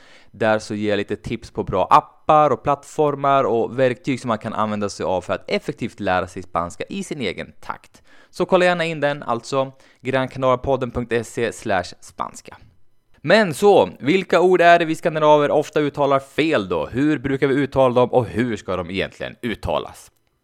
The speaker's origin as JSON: {"language": "Swedish", "country": "Sweden", "said": "jag sa det att jag är ju från Sverige."}